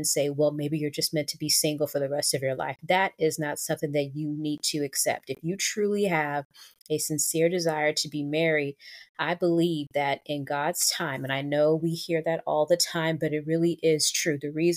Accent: the South, United States; I can only say because I grew up in the South, bless those people's hearts.

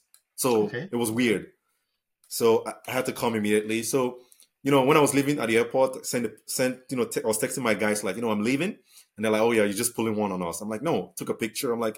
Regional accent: Nigeria; moved away; yeah, Nigeria is my home country, but there's a lot of problems there.

